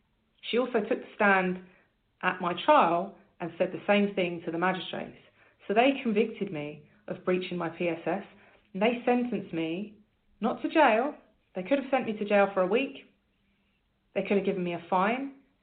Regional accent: United Kingdom; I am a British political activist.

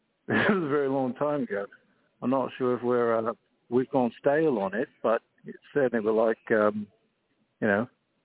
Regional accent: Lambeth, London, United Kingdom; I'm from England. I'm from Lambeth.

